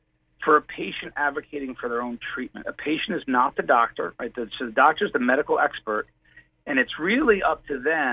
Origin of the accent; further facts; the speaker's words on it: Wisconsin, United States; now in New York, United States; So I am from Wisconsin, but I'm also a New Yorker.